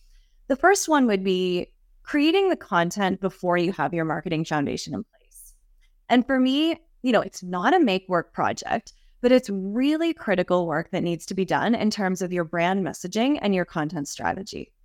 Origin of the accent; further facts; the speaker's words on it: Eastern Canada, Canada; I'm originally from Eastern Canada, so kind of some of the bigger cities back there and things like that.